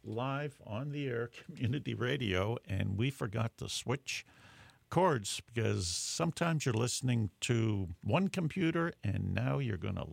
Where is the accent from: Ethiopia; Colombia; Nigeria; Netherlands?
Netherlands; now in Davis, United States; Since we're talking, you're listening to two people that I immigrated from Holland, my guest from South Korea.